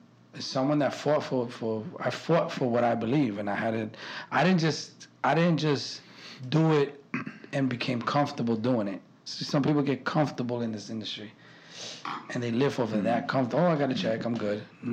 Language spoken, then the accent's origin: English; New York City, New York, United States; also born or lived in Colombia; So I went from there to New York. I was in Queens for a while, and I went to the Bronx.